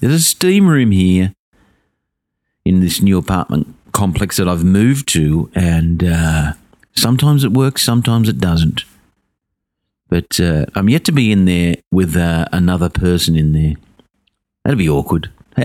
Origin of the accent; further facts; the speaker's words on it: Blacktown, New South Wales, Australia; now in Wentworth Point, Australia; I moved in. Moved away from Blacktown, my hometown, for 20 years. And nice change. I live here at Wentworth Point now.